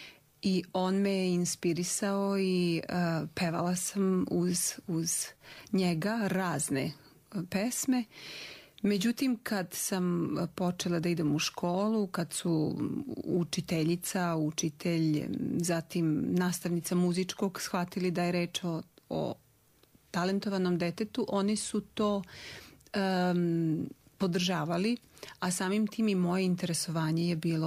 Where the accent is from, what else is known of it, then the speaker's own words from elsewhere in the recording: Gerzovo, Republika Srpska, Bosnia & Herzegovina; ja sam rasla u Gerzovu, to je selo, nadomak Mrkonjića, i gotovo 15 godina nisam imala mogućnost da se školujem.